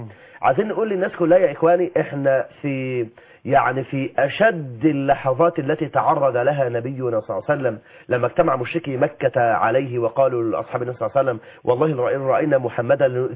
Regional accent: Egypt; بلدنا مصر

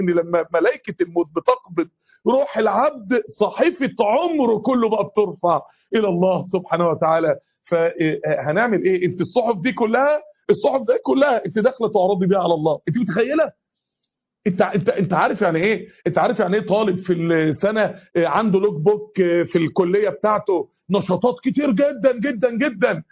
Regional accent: Egypt; اتصورت بعده مع الموظفين بتوع كنتاكي عندنا في مصر هنا

